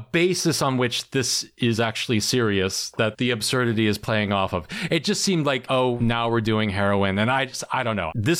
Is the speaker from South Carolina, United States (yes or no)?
no; Maine, United States; Well, I mean, of course, we grew up in Maine.